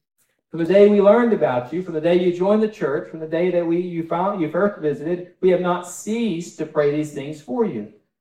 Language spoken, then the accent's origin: English; Texas, United States; I grew up in West Texas. It doesn't happen very often, right?